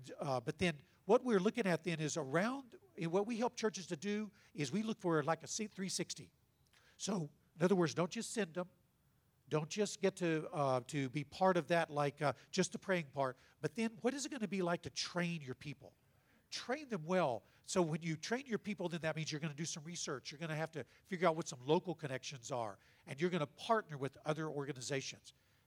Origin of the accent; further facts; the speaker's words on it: Shreveport, Louisiana, United States; now in Fresno, United States; I'm from the Shreveport, Louisiana area, but now we live.